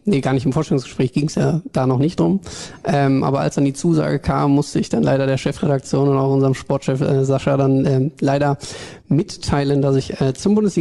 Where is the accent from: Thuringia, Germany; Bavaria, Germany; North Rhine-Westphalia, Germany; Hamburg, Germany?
North Rhine-Westphalia, Germany; Hagen; born there; now in Dortmund, Germany; Jetzt habt ihr einen neuen Dortmunder im Team. Tatsächlich wohne ich hier seit knapp 2 Jahren jetzt. Bin gebürtiger Hagener